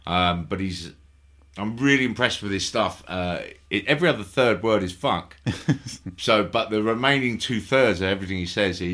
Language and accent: English; London, United Kingdom; just because I'm from London, I'm not an actual Raji.